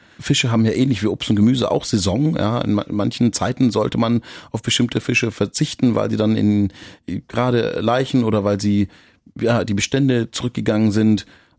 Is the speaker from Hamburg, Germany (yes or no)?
no; Baden-Württemberg, Germany; accent: Swabian; Und natürlich bin ich eher mit Spätzle in Maultaschen und Burberspitzle aufgewachsen.